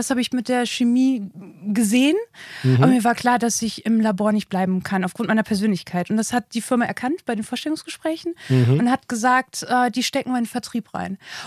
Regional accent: Hilden, North Rhine-Westphalia, Germany; born there; now in Trier, Germany; bin in Hilden geboren. Also wirklich Rheinland, nicht Köln. Mein Vater war Kölner.

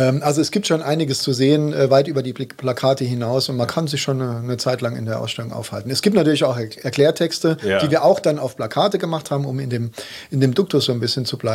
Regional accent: Köllerbach, Saarland, Germany; Ich komme ja auch aus Köllerbach, deswegen macht mich das natürlich besonders stolz.

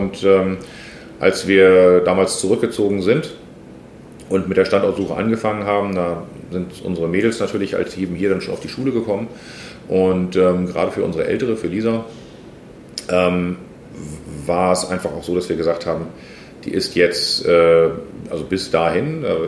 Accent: Hamburg, Germany; ich bin hier aufgewachsen im Stadtteil, aber Harburg ist Hamburg

